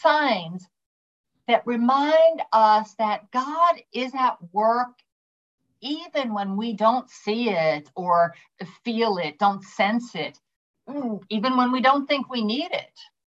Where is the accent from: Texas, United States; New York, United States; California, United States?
New York, United States; I'm a New Yorker.